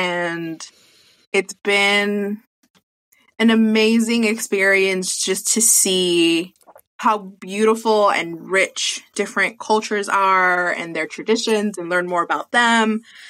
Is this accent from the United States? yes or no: yes; Bronx, New York, United States; Born and raised in the Bronx, New York.